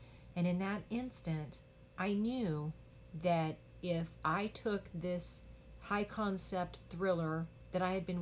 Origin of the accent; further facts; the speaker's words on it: Ohio, United States; But, I'm from Ohio, and I grew up in farm country in Ohio, so I sort of know the rural lifestyle